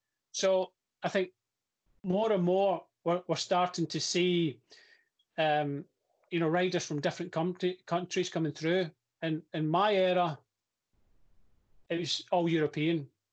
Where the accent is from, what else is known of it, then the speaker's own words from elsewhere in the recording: Scotland, United Kingdom; I can remember as a Scottish rider going to France and riding for ACBB